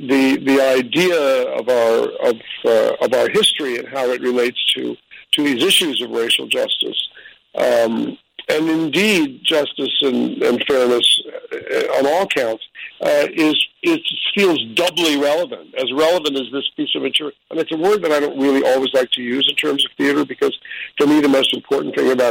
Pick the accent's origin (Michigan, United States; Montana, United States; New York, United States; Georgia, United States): New York, United States; You know, I'm a New Yorker.